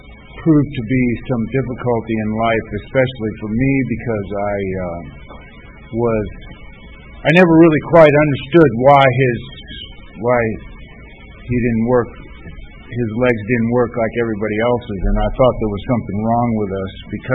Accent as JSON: {"language": "English", "town": "Los Angeles", "region": "California", "country": "United States", "tie": "born there", "said": "I was born in Southern California in Los Angeles in the middle of the century."}